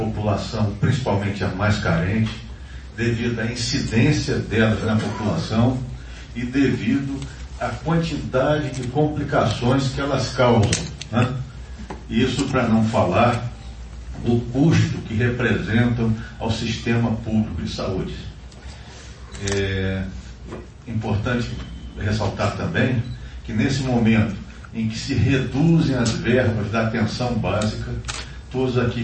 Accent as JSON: {"language": "Portuguese", "town": "Resende", "region": "Rio de Janeiro", "country": "Brazil", "said": "até trabalhava numa equipe de diabetes, de controle de diabetes, lá na minha cidade, em Resende."}